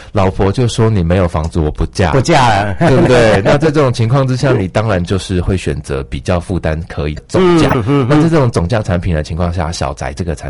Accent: Kaohsiung, Taiwan; now in Taipei, Taiwan; 小时候在高雄住的可是透天的。

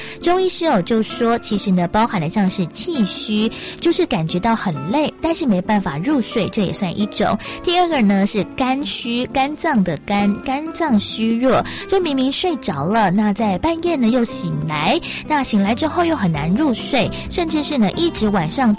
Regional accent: Taiwan; 尤其是呢在睡眠这一部分啊，其实真的是我们台湾人的共同困扰。

